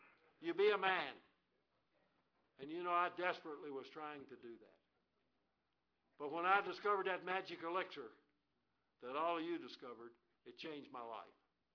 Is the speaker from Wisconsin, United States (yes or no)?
no; Tennessee, United States; going back through the mountains of Tennessee into my hometown